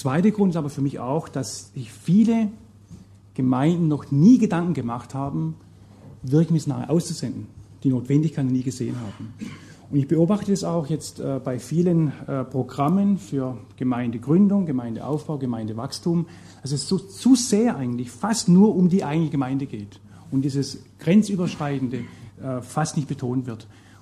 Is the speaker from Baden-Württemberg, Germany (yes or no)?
yes; Heilbronn, Baden-Württemberg, Germany; Wenn ich eine Stadt nehme in Heilbronn, meine Heimatstadt, hat 100.000 Einwohner.